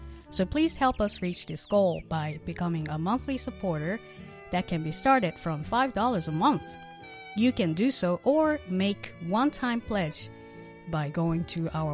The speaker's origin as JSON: {"language": "English", "country": "Japan", "tie": "born or raised there", "said": "I grew up in Japan, and I was exposed to news from North Korea all the time."}